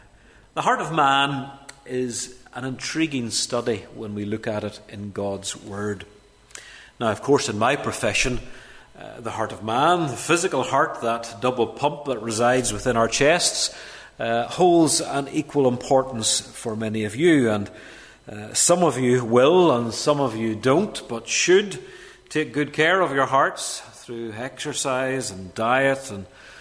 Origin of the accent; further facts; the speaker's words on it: Dromara, Northern Ireland, United Kingdom; And I grew up in Dromara. And I grew up, as I say, the second son of a farmer and his wife … Born in 1965, that makes me 50